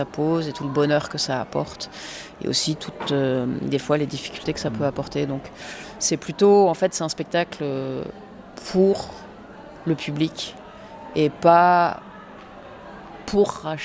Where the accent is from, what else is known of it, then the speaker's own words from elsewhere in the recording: France; je suis anglaise, donc c'est quelque chose qui, quand j'aborde le sujet de la différence, ben c'est quelque chose aussi que je vis ayant grandi en France.